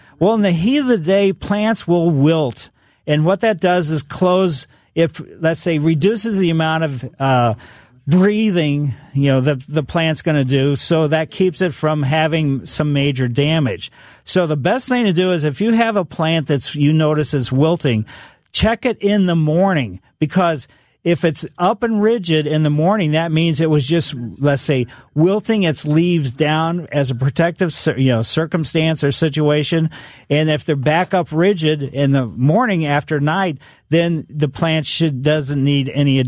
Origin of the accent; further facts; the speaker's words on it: Ellisville, United States; Growing up in Ellisville, you know, we had a pretty big yard, and I found a maple seedling, and because we were in Maple Lane and had 13 maple trees in our yard.